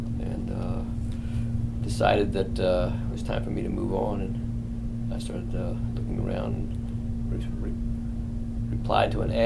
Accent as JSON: {"language": "English", "town": "Washington", "region": "District of Columbia", "country": "United States", "tie": "born or raised there", "said": "Well, I was born in Washington, D.C., back in October 2nd, 1945. And grew up in the Washington area. Went to school in the public school system in Washington."}